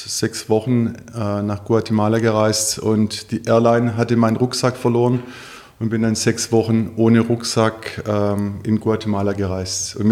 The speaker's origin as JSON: {"language": "German", "town": "Stuttgart", "region": "Baden-Württemberg", "country": "Germany", "tie": "born or raised there", "said": "In Anlehnung an meine Heimatstadt Stuttgart und an mein Geburtsjahr"}